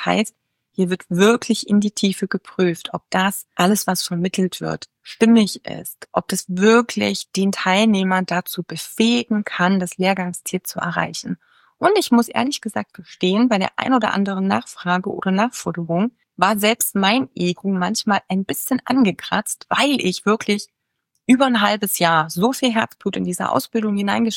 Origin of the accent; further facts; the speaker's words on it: Germany; moved away; Ich bin auch aus Deutschland weggegangen, also von daher nicht alles, was so in Deutschland, was man da so macht, interessiert mich in allen Bereichen.